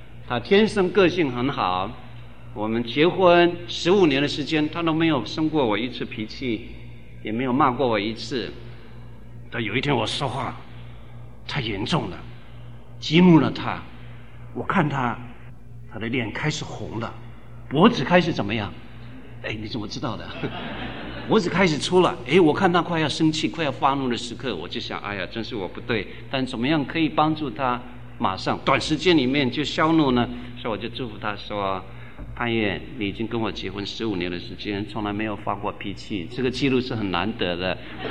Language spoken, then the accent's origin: Chinese; Taiwan; 比如说我们台湾人写文章的时候会说下雨了